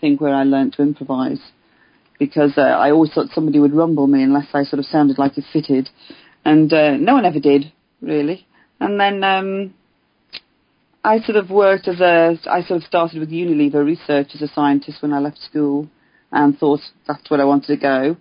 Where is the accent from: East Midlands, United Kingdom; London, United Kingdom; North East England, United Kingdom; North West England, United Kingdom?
North West England, United Kingdom; Birkenhead; I mean, I was sort of born in the north end of Birkenhead, which is sort of across the Mersey from Liverpool.